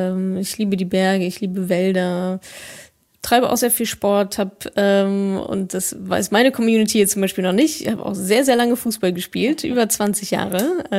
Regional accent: Dortmund, North Rhine-Westphalia, Germany; Ich bin ja Dortmunder Mädchen

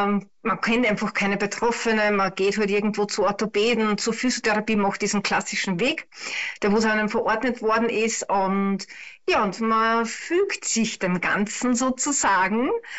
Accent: Upper Austria, Austria; ich komme aus Österreich, aus Oberösterreich. Ich bin 41 Jahre alt

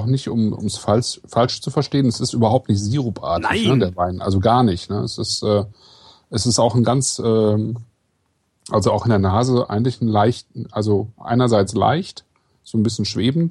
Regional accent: Kleve, North Rhine-Westphalia, Germany; born there; ich bin ja in Kleve geboren und Kleve war ja auch schon damals irgendwie zumindest Burg und Festungssitz.

